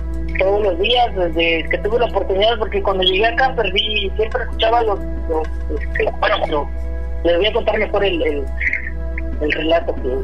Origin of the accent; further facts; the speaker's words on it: Tlalnepantla, State of Mexico, Mexico; now in New York, United States; Soy originario de ¿cómo se llama? Se llama Caracoles, pero la colonia se llama Tlalnepantla, Estado de México.